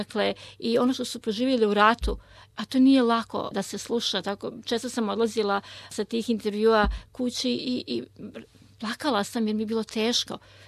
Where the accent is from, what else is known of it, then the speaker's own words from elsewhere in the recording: Serbia; now in Australia; Mi smo, mislim, Srbi kao ljudi prilično otvoreni i volimo da pomognemo.